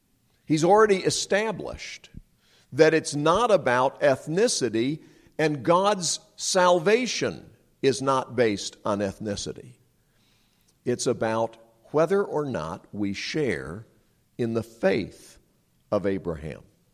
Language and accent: English; United States; I don't pay taxes to the Norwegian government because I am an American. And my loyalty governmentally is to the United States of America. And I'm proud to be an American